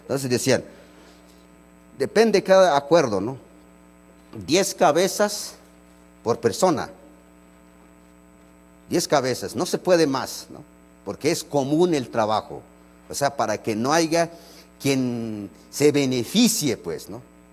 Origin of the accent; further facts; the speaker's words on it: Mexico; Los que somos mexicanos